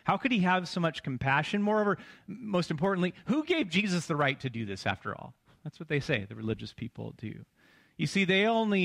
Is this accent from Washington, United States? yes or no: yes; Washington, United States; I get the sads every year around this time, and I grew up in Washington.